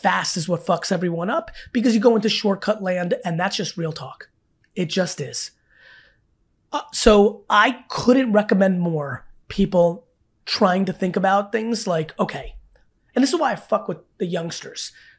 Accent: New Jersey, United States; I grew up in Jersey my whole life.

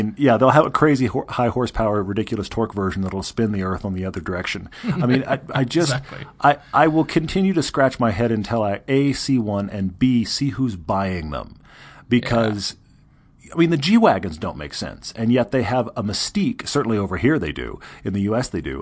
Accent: Texas, United States; And look, I'm from Texas. I get it.

